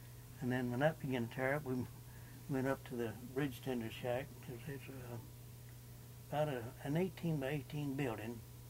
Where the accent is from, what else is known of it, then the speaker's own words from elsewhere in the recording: Moore Haven, Florida, United States; Yeah, I grew up more around Moorhaven, around, well, it was 10 years I was there.